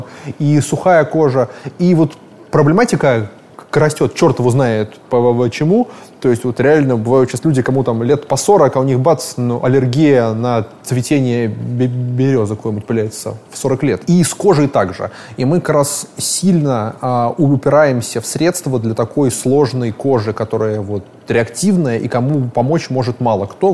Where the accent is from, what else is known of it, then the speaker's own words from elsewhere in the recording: Russia; я не скрываю, как бы, что я из России.